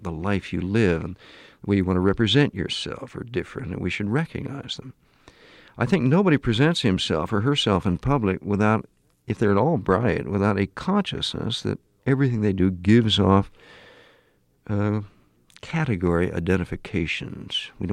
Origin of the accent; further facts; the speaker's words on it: Pasadena, California, United States; born there; Another strong pull is the pull of the class into which I was born in Pasadena, California, which is like Westchester.